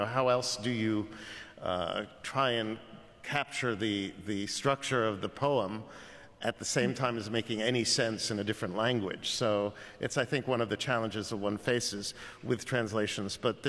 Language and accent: English; New York, United States; even though I'm as much a New Yorker as you possibly can be, grandparents and such were all from Russia.